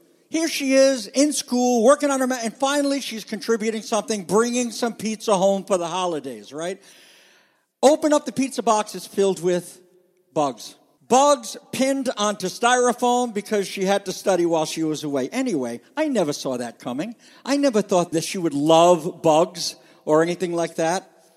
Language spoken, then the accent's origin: English; United States; because I'm an American.